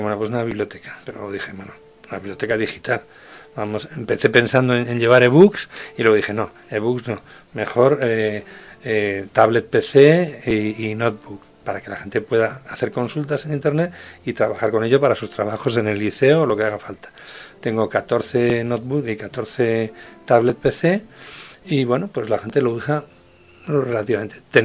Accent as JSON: {"language": "Spanish", "country": "Spain", "said": "yo soy español"}